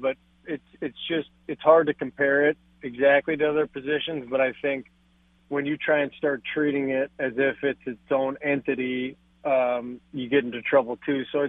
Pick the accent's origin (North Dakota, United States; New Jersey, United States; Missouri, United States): North Dakota, United States; I grew up in North Dakota, right?